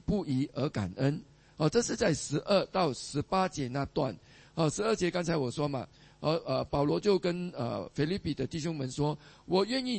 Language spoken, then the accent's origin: Chinese; Singapore; 所以对我们新加坡人来讲呢，其实我们很难想象啊